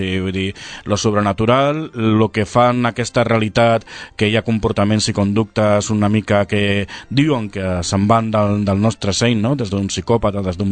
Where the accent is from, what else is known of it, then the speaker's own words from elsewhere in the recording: Barcelona, Catalonia, Spain; born there; vaig néixer a Barcelona el 62, no? amb el que es pot dir en el sent d'una família precària, amb precarietat total d'emigrants